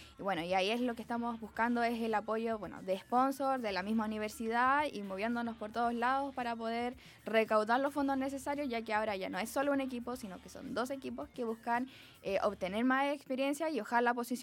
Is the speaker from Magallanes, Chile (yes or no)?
no; Villa Alemana, Valparaíso, Chile; Yo soy de Villa Alemana.